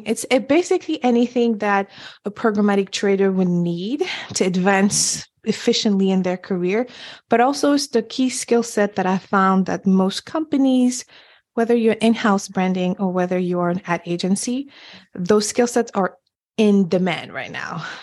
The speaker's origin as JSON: {"language": "English", "country": "Senegal", "first_language": "French", "second_language": "English", "said": "the only person that had an accent, you know, originally from Senegal. My first language is French."}